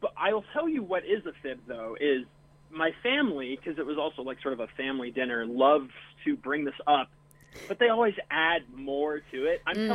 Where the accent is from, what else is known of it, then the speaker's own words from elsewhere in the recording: California, United States; It's like a chain that's like, I'm from California.